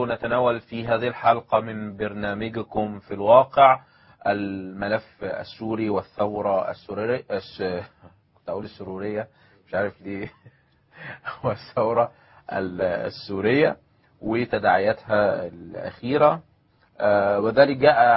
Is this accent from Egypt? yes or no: yes; Egypt; احنا مصريين